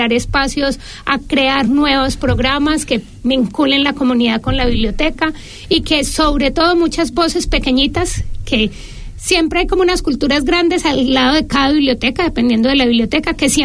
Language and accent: Spanish; Medellín, Antioquia, Colombia; moved away as an adult; now in New Zealand; soy de Medellín, Colombia. Llegué hace 7 años a Nueva Zelanda con la intención de aprender inglés desde cero